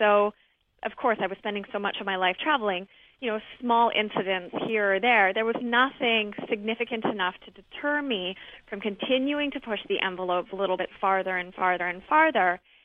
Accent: Alberta, Canada; this small agricultural city that I was growing up in Central Alberta.

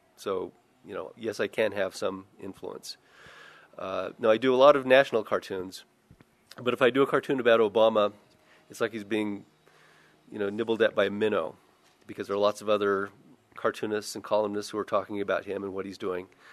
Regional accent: Oceanside, California, United States; When I was growing up in Oceanside, California, we'd get these clouds of smog coming down from Los Angeles

